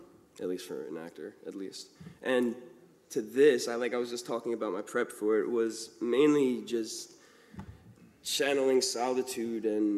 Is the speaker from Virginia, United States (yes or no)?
no; Baltimore, Maryland, United States; Well, I mean, I think I'm from Baltimore, Honey.